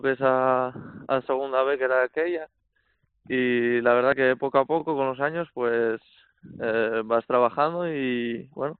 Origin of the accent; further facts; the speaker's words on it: Candás, Asturias, Spain; De Candás, de Candás.